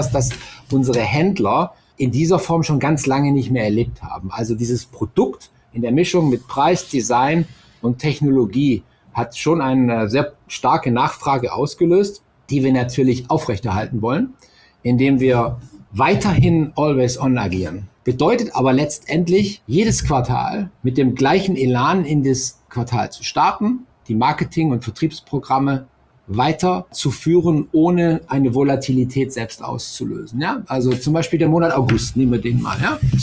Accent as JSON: {"language": "German", "town": "Cologne", "region": "North Rhine-Westphalia", "country": "Germany", "said": "Ich komme ja aus Köln"}